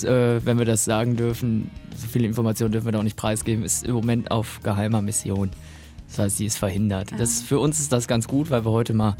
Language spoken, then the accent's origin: German; Altenbeken, North Rhine-Westphalia, Germany; wir kommen ja aus Altenbeken alle, waren in einer Grundschulklasse der 4B auf der Egge-Grundschule.